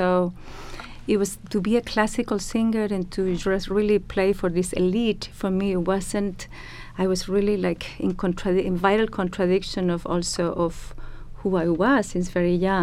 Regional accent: Chile; I grew up in Chile in the, you know, 80s also. We live a dictatorship. Mm. I was living in a dictatorship for 17 years.

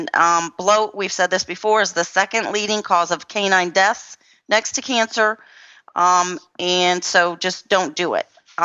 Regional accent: Fort Worth, Texas, United States; I am your host from Fort Worth, Texas.

